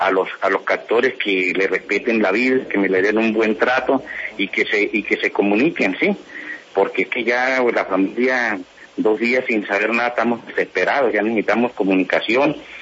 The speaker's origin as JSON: {"language": "Spanish", "town": "Ocaña", "region": "Norte de Santander", "country": "Colombia", "tie": "born or raised there", "said": "y más a mi tierra de Ocaña por toda la solidaridad"}